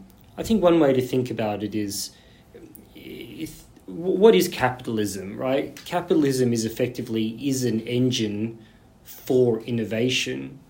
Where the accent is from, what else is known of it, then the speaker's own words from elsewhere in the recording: Australia; accent: Australian; I'm Australian, right, from my accent.